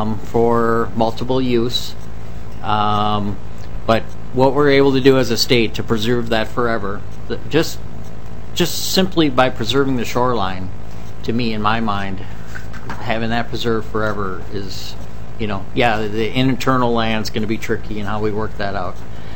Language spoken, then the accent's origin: English; Minnesota, United States; but as a Minnesotan, I'm glad that's preserved.